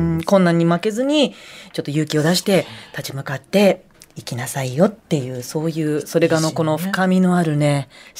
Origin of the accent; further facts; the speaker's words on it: Tochigi, Japan; 地元栃木のですね、あの、教会の前にちょっと佇んで